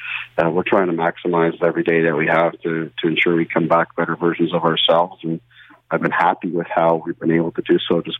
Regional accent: Brampton, Ontario, Canada; I grew up in Brampton, Ontario myself

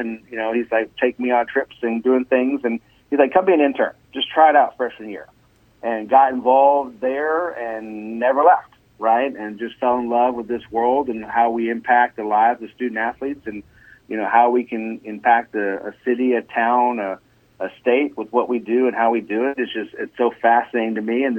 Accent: Lexington, Kentucky, United States; I grew up in Lexington, Kentucky, where I played many sports and was talented at that level

